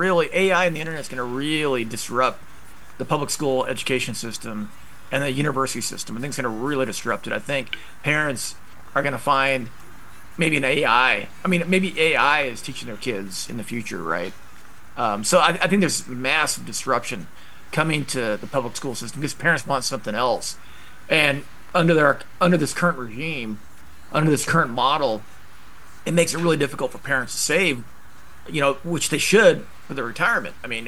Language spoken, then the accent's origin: English; Idaho, United States; when I grew up in Idaho, you know, the teachers lived in the community.